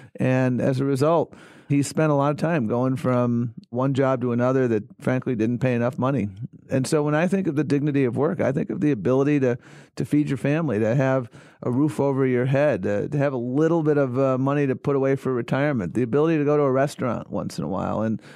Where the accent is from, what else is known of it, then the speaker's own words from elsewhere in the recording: Buffalo, New York, United States; the dignity of work is something I learned growing up in Buffalo, New York.